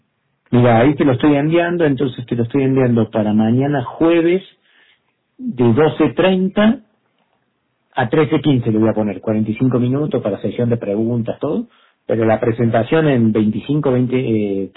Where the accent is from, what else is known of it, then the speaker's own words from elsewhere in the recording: Argentina; now in Mexico; No, soy argentino, pero sí vivo en México ya hace 15 años